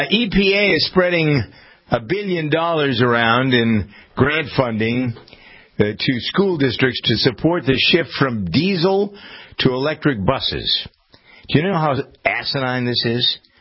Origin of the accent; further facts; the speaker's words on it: Framingham, Massachusetts, United States; if I ask my guys here in my hometown of Framingham